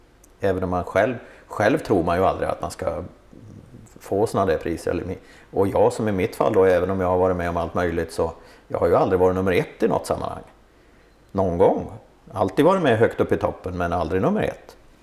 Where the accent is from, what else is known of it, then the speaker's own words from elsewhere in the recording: Västra Götaland County, Sweden; also born or lived in Axvalla; Jag kommer från Dalsland från första början.